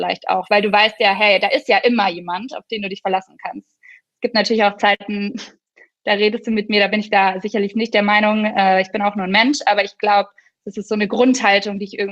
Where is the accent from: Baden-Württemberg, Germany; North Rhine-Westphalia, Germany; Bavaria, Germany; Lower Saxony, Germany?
Bavaria, Germany; Würzburg; Ich komme aus Würzburg.